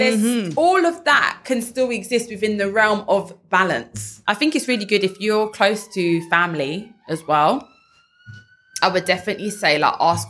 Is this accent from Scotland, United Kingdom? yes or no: no; Crystal Palace, London, United Kingdom; I'm from Crystal Palace, and that area has probably been quite gentrified for many years now.